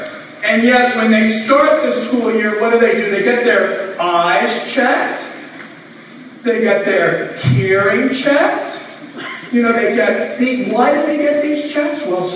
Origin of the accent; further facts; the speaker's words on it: Rhode Island, United States; And I came from Rhode Island. I represent CVS.